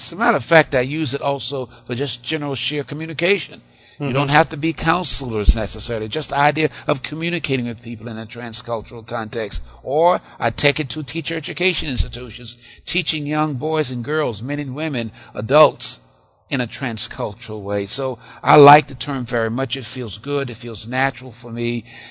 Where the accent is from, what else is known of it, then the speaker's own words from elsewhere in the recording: Wilmington, North Carolina, United States; I received a position, of course, in my hometown of Wilmington, where I worked for 4 years as a teacher